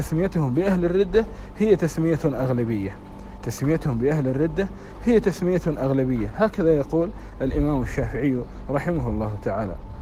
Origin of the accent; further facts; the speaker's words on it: Kuwait; وهذا أمر مشاهد حتى عندنا في الكويت